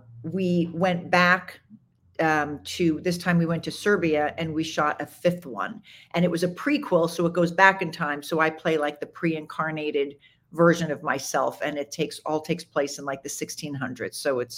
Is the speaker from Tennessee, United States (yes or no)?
no; Long Island, New York, United States; I mean, I'm originally from Long Island. I went to NYU, but I never lived in Manhattan.